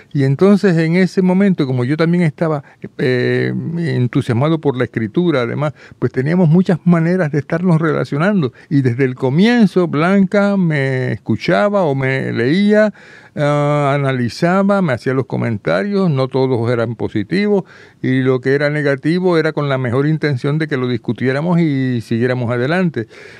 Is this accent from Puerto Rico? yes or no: yes; San Juan, Puerto Rico; also born or lived in Lajas; yo me crié en el viejo San Juan, nací en Laja, pero me crié en el viejo San Juan.